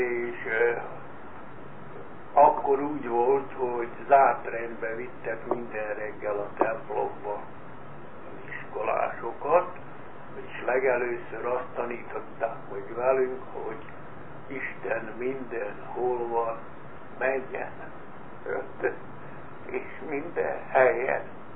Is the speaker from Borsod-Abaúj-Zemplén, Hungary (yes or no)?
no; Újkígyós, Békés, Hungary; born there; 1920 május 30-án születtem, Újkígyóson, Öreg utcai házba. Édesapám római katolikus volt, édesanyám református.